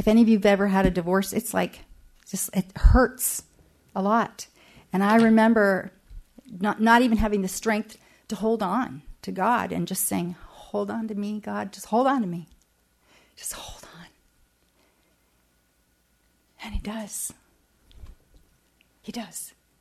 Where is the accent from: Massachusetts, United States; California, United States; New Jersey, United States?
New Jersey, United States; I was a kid from New Jersey. I wanted to sing and act, and I had to commit to move to LA by myself.